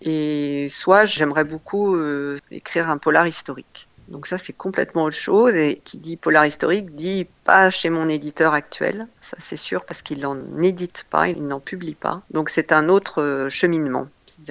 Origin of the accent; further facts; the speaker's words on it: Morocco; born there; moi je suis née au Maroc